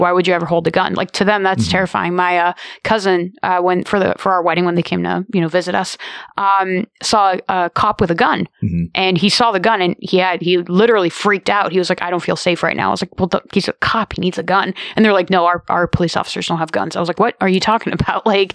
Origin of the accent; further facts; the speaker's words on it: California, United States; moved away; I grew up in California, so most of the time people are like, no, guns, and that's it. Moving here was quite a culture shock